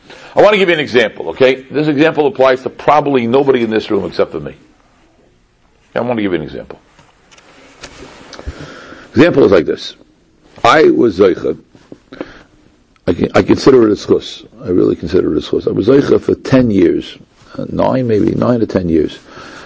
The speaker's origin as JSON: {"language": "English", "town": "Boston", "region": "Massachusetts", "country": "United States", "tie": "born or raised there", "said": "growing up in Boston, there was something called, this is Johnny Most, high above courtside, 13909."}